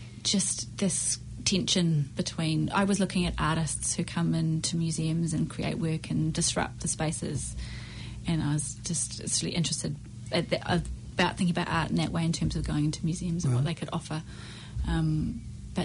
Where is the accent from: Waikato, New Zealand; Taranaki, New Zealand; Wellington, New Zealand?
Waikato, New Zealand; Colville; So, yeah, I'm from Coromandel originally, from Colville. So a country girl, and I went to Elam and hated it.